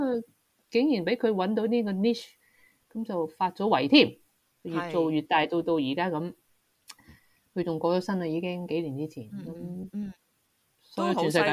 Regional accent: Hong Kong; moved away; 我喺香港大嘅时候系超级自由噶嘛

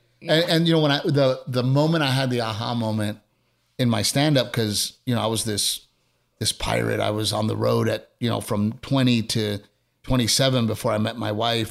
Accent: Texas, United States

